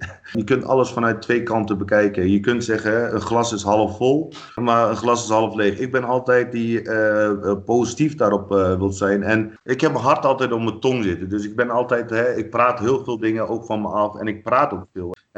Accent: Netherlands; Want ik ben hier geboren en getogen.

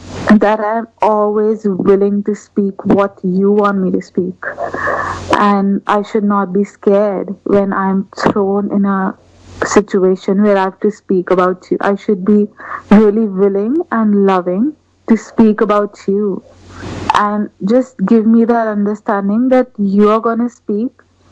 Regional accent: New Delhi, Delhi, India; So I'm from India, New Delhi, and … I'm Priya's friend.

